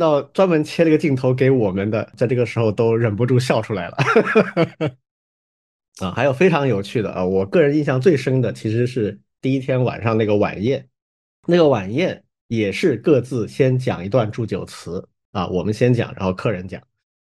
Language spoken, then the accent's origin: Chinese; United States; 我们美国人接过了这个正统啊